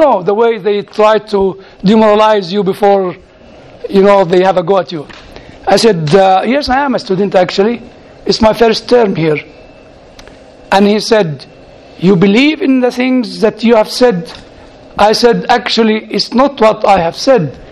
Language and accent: English; Egypt; I said to him, I come from Egypt. And in Egypt, under Islam, I learned I have one life.